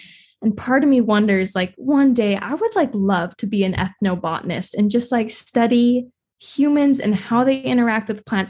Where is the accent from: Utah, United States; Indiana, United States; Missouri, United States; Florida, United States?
Utah, United States; St. George; Yeah, I grew up in St. George.